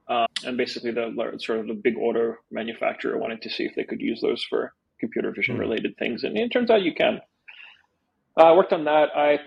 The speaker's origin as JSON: {"language": "English", "town": "Melbourne", "region": "Victoria", "country": "Australia", "tie": "born or raised there", "also_born_or_lived": "Ukraine", "moved": "as an adult", "said": "I was born in the Soviet Ukraine. My family emigrated to Australia. I grew up there in Melbourne. Time in 2018, I left Australia more or less permanently"}